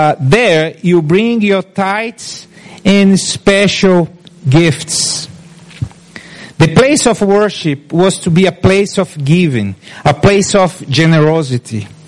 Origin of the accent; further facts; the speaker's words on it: Brazil; Everybody knows here I'm from Brazil, but if you don't know, I'm from Brazil, okay?